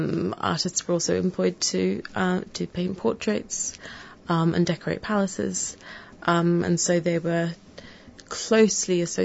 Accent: Scotland, United Kingdom; now in Australia; I'm an artist originally from Scotland. I'm half Australian. My mum's from here, so I have family here, and I moved over here about a year and a half ago.

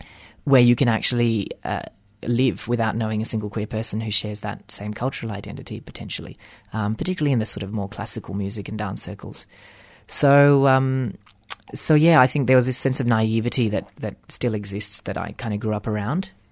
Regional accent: Australia; I think the experience of being Indian in Australia has been very interesting for me growi

